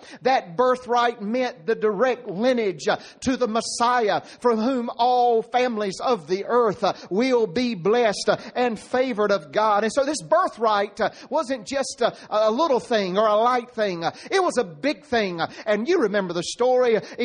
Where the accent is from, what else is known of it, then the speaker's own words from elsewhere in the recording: Nash County, North Carolina, United States; I know some of you in Wilson County, and I'm from Nash County